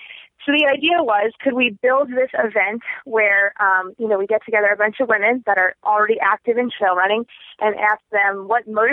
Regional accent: New Jersey, United States; Where I grew up in New Jersey, there's this place called Watchung Reservation that has some pretty neat trails.

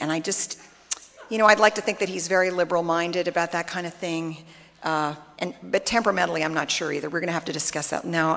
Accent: Lincoln, Massachusetts, United States; a very liberal, affluent rural town west of Boston that is based on my hometown of Lincoln.

